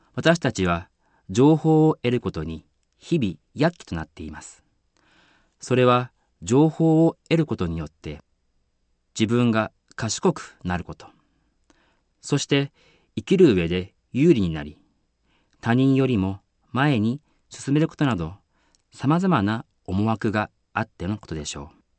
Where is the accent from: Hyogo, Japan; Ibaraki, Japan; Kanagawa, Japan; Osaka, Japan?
Ibaraki, Japan; Hitachi; 私の地元である日立市は震度6強というとても大きな地震が起こりました。